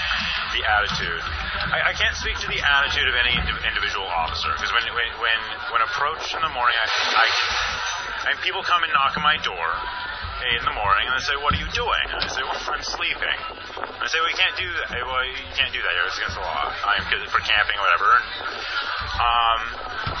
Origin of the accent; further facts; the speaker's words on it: Seattle, Washington, United States; also born or lived in Southern California; I'm from Seattle originally. I grew up in Seattle. I went to school in Malibu in Southern California.